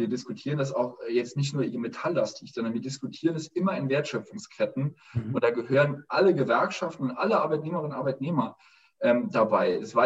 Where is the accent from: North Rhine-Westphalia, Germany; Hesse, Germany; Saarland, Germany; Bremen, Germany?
Saarland, Germany; Wadgassen; Ich komme aus Wattgassen